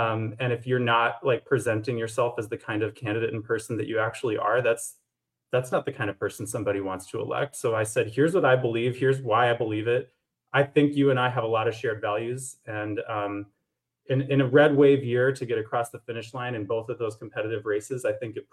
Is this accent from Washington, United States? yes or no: no; Eau Claire, Wisconsin, United States; I was born and raised in Eau Claire.